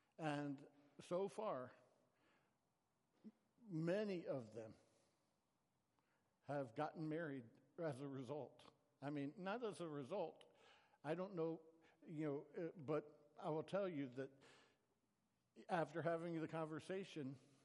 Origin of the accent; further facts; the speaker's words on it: the South, United States; now in California, United States; It's so different than when I grew up in the South.